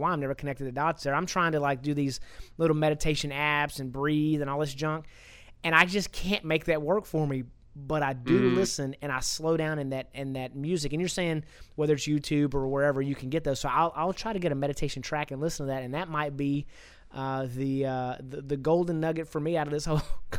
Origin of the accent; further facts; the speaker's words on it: Texas, United States; But I grew up out in East Texas